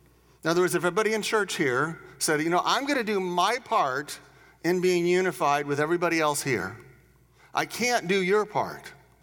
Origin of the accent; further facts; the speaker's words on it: United States; born there; I was born in America.